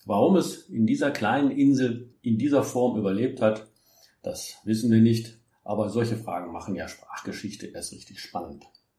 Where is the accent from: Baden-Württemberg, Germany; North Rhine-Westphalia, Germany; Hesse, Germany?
North Rhine-Westphalia, Germany; ich kenne das aus meiner Heimat, dem Niederrhein noch